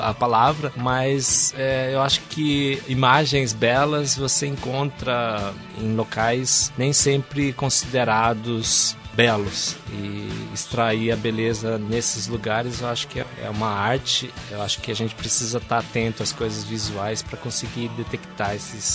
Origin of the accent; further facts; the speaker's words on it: Maringá, Paraná, Brazil; born there; also born or lived in Nova Esperança; Eu morei, eu nasci em Maringá. Ah. Eu sou daqui mesmo.